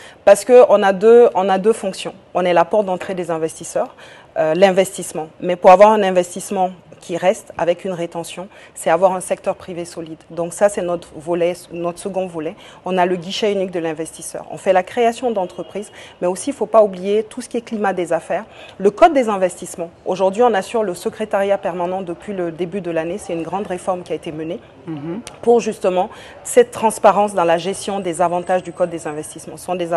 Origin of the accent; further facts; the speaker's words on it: Guinea; on doit tous se donner la main en tant que Guinéen, entrepreneur, mais aussi administratif